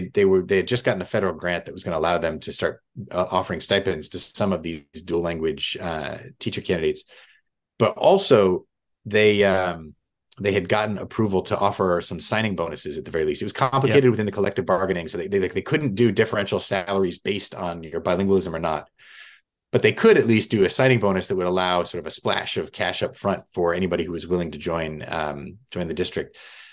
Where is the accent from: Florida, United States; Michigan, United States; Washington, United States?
Michigan, United States; first language English; I'm from Michigan. I speak English at home. I have been speaking English my whole life.